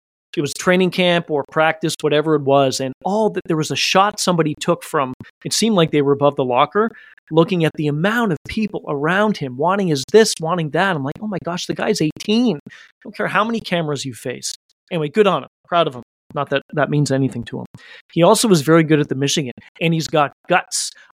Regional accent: Sweden; We're from Sweden.

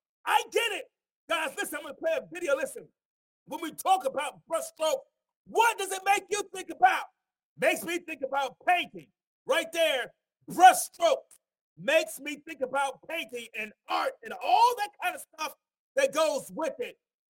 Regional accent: Mount Vernon, New York, United States; I'm from Mount Vernon. So

